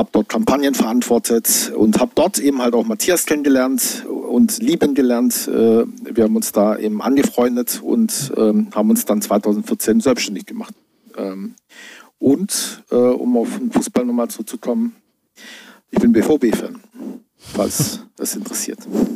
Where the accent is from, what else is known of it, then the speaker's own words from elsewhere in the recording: Brackenheim, Baden-Württemberg, Germany; Geboren in Brackenheim, ein kleiner Ort in der Nähe von Heilbronn, Stuttgart. Genau, sehr idyllisch. Eine große Rotweinanbaugemeinde, oder die größte überhaupt in Württemberg. Also sehr weingeprägt, die Region dort.